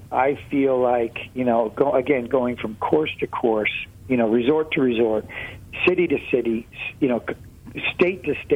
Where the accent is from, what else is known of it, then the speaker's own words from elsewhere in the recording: California, United States; To me, I'm from Northern California.